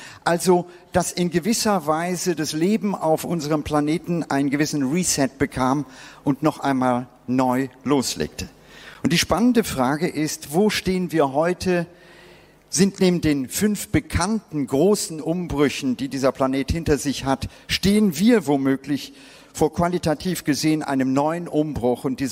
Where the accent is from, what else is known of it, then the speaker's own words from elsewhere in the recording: Bangalore, Karnataka, India; Ich bin selber als Kind in Indien aufgewachsen. Das Indien meiner Kindheit, Südindien, Bangalore, war dunkel. In Indien gab es nicht sonderlich viel elektrisches Licht.